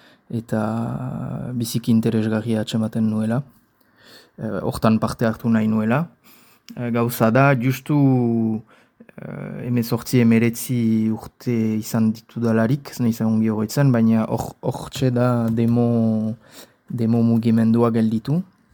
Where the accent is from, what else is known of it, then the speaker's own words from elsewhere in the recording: Ascain, Nouvelle-Aquitaine, France; 28 urte, Azkaingoa, Azkainen sortua, ikastolan ibilia naiz nire haurtzaro osoa